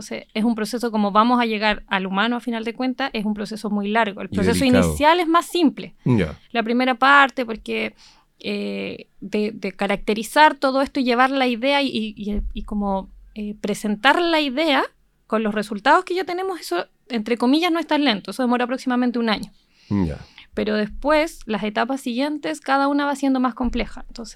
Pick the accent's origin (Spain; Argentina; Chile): Chile; Temuco, Araucanía; Yo vengo de Temuco. Yo estudié en la Universidad de la Frontera.